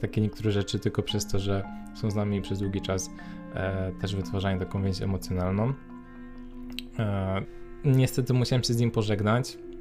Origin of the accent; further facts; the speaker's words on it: Poznań, Greater Poland Voivodeship, Poland; now in Łódź, Poland; ja mieszkam aktualnie w Łodzi, ja pochodzę z Poznania